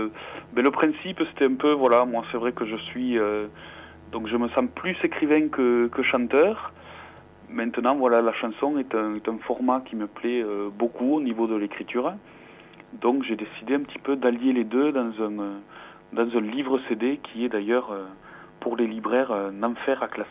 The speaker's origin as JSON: {"language": "French", "town": "Olemps", "region": "Occitanie", "country": "France", "lives_now": "Aubin, France", "said": "J'habite sur Aubin, donc je suis originaire de Olemps, à côté de Rodez."}